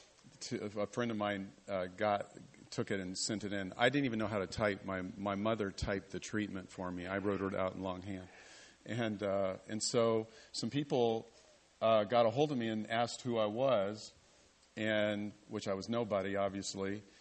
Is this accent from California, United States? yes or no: yes; Loma Linda, California, United States; born there; And I'm a California boy. I was born in Loma Linda.